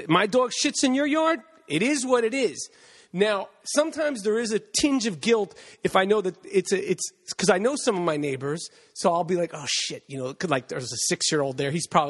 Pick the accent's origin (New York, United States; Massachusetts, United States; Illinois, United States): New York, United States; I love Los Angeles. I'm from New York.